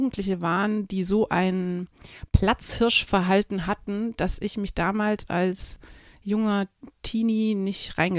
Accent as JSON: {"language": "German", "town": "Stuttgart", "region": "Baden-Württemberg", "country": "Germany", "tie": "born or raised there", "said": "Ich bin tatsächlich ein Stuttgarter Kind, also Stuttgart ist meine Hood. In Stammheim, da wohnen meine Eltern auch immer noch und Stammheim ist so weit draußen, dass es sich schon wieder fast auf dem Land angefühlt hat, aber es gehört zu Stuttgart."}